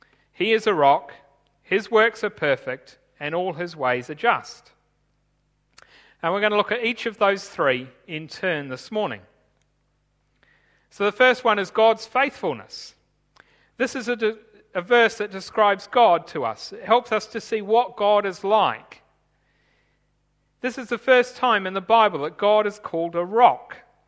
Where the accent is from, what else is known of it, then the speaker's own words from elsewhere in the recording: Tanzania; When I grew up in Tanzania